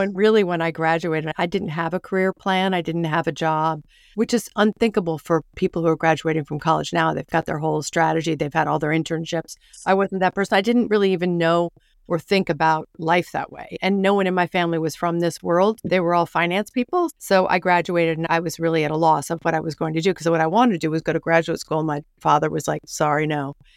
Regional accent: St. Louis, Missouri, United States; also born or lived in New York; because I was born in New York, but I spent 4 years of high school in St. Louis. And so I felt like I had a bit of a Midwestern in me.

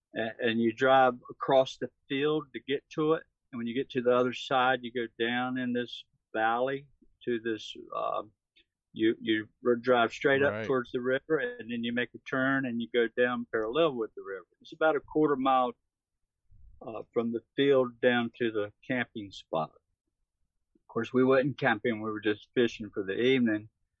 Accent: Fayetteville, North Carolina, United States; I'm from North Carolina, if you wonder about this accent. between Wilmington and Raleigh. A town called Fayetteville, which is Fort Bragg, famous military base. I live about 20 miles or 25 miles south of it, sort of out in the country.

